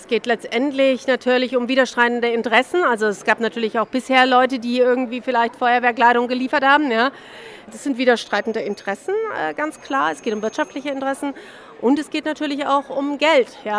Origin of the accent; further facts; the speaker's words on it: Augsburg, Bavaria, Germany; wenn wir hier in Augsburg, ist meine Heimatstadt, mit positivem Beispiel vorangehen